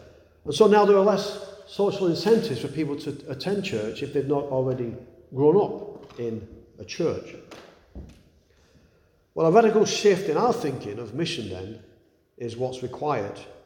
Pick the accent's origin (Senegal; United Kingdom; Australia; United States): United Kingdom; England; Now, in my day, growing up in England, it was even easier.